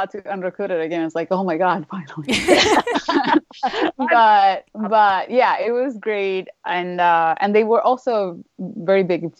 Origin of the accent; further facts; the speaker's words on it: Venezuela; Yes. I was born in Venezuela.